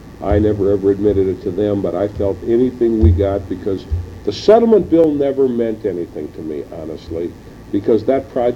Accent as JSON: {"language": "English", "town": "Flandreau", "region": "South Dakota", "country": "United States", "tie": "born or raised there", "also_born_or_lived": "Mission", "said": "I'm born and raised in Flander. Water just bubbles out of the ground up there."}